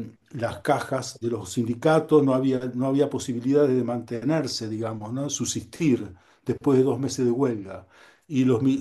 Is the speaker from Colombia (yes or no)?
no; Uruguay; moved away; also born or lived in Argentina; En 2 años habíamos conseguido documento de identidad argentina y radicalización. Como uruguayos, digamos, teníamos esas posibilidades.